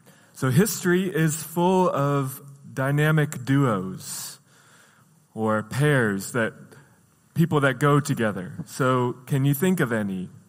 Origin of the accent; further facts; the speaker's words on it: United States; as a kid growing up in America, that was definitely one of the shows that I watched.